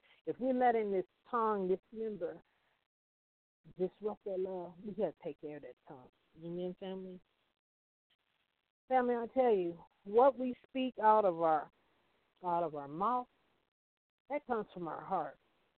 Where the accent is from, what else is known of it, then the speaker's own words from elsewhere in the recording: Compton, California, United States; You know, I'm from Compton, so I love my roots.